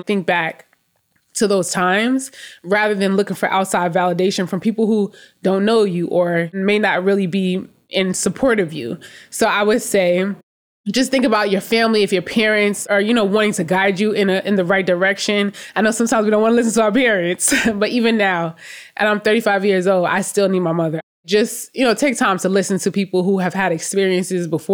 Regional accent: New York, United States; I'm from New York, and my first year of middle school, I actually went to middle school in another state because my mother got a job in another state

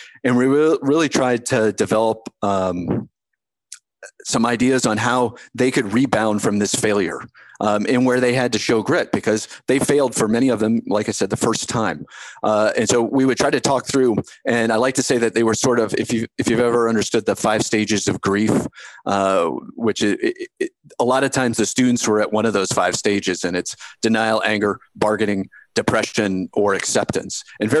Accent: Delaware, Ohio, United States; I grew up in Delaware, Ohio, which is just outside of Columbus, Ohio. So I traveled from one Columbus to another Columbus

